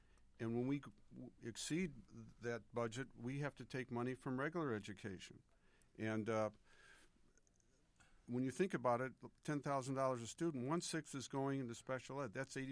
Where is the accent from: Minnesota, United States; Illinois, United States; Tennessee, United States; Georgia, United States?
Illinois, United States; Chicago; Well, I grew up in Chicago in Catholic schools